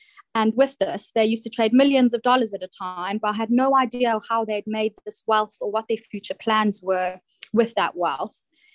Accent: South Africa; moved away as an adult; now in United Kingdom; I'm originally from South Africa, and I began my career in financial markets over there in South Africa over 10 years now.

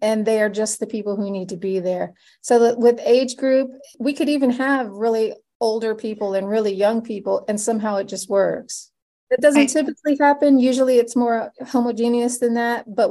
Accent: Ohio, United States; So even I'm from the Midwest, I'm from Ohio.

